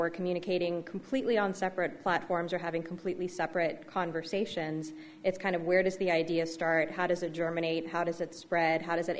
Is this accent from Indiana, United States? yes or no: no; Ohio, United States; or I'm from Mahoning County